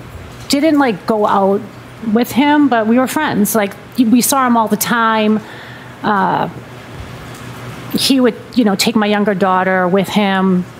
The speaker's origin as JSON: {"language": "English", "town": "Randolph", "region": "Massachusetts", "country": "United States", "tie": "born or raised there", "also_born_or_lived": "Braintree", "said": "So I initially grew up in Randolph, and then we moved to Braintree, and I finished my last 3 years of high school and stayed there till I was married."}